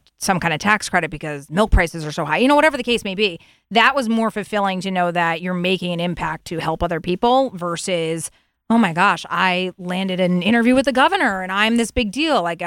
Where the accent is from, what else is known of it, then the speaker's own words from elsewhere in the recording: Fairfield, Connecticut, United States; because I grew up in Fairfield, Connecticut